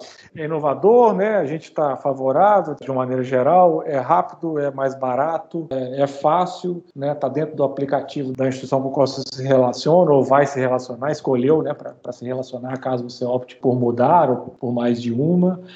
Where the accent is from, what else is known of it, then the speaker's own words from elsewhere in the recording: Minas Gerais, Brazil; A gente é mineiro, meio cauteloso